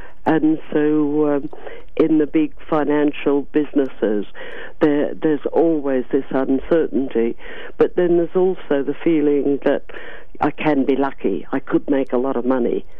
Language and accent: English; Australia; I'm an Australian, as you said